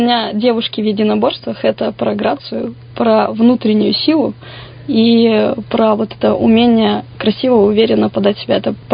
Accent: Cheremkhovo, Irkutsk Oblast, Russia; Родом из Черемхова.

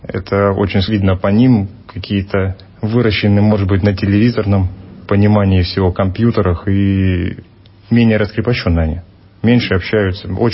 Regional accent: Safonovo, Smolensk Oblast, Russia; moved away as an adult; now in Irkutsk, Russia; Я вообще из Смоленской области, города Сафоново, которая находится в 300 километрах от нашей столицы.

